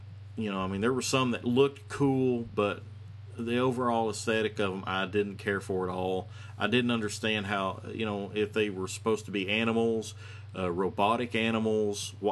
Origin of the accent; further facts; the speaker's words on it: Florida, United States; As many of you may know, I grew up in South Florida and went to college in the central part of the state.